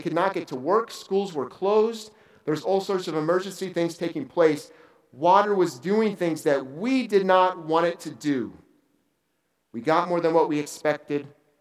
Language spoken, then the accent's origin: English; St. Louis, Missouri, United States; I'm from St. Louis, Missouri